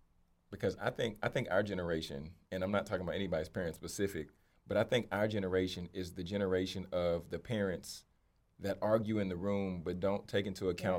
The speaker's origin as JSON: {"language": "English", "region": "Louisiana", "country": "United States", "said": "I'm from Louisiana, I like gumbo."}